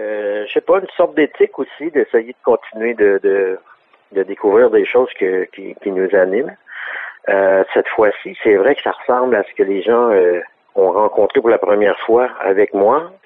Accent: Montreal, Quebec, Canada; Je suis né à Montréal, vraiment au cœur de Montréal, sur Châteaubriand, entre Bélanger et Jean Talon.

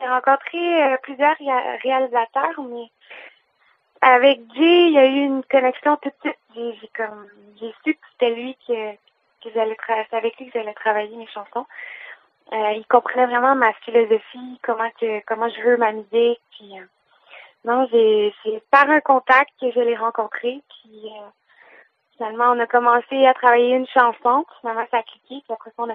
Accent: Saint-Joseph-du-Lac, Quebec, Canada; now in Saint-Hubert, Canada; En ce moment, je demeure à Saint-Hubert, mais j'ai grandi quand j'étais jeune à Saint-Joseph-du-Lac, dans le coin des Pommes.

